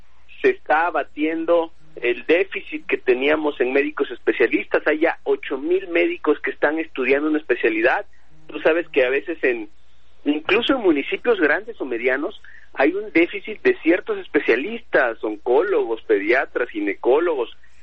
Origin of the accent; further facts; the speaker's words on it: Minatitlán, Veracruz, Mexico; Yo soy de Minatitlán, Veracruz.